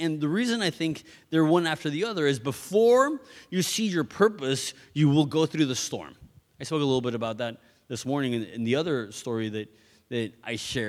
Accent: Mexico; I live in Mexico to this day, born and raised in Mexico.

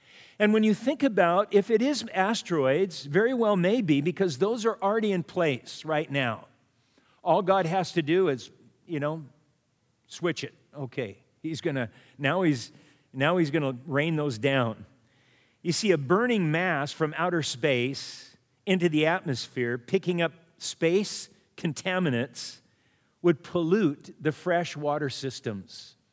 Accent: Manhattan Beach, California, United States; They had microorganisms in the water there when I grew up in Manhattan Beach

